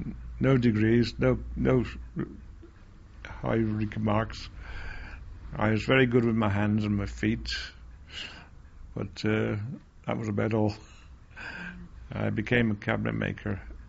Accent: West Midlands, United Kingdom; born there; I was born in Kellowind, a small village outside Worcester, about 4 miles outside, half miles outside Worcester. A family of 7. 4 or 5 boys and 2 girls.

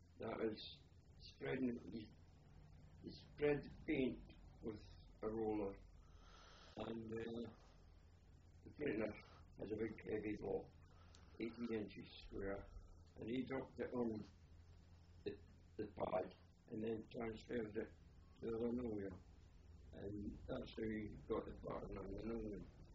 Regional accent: Kirkcaldy, Scotland, United Kingdom; born there; I was born in Kirkcaldy on the 14th of February 1921.

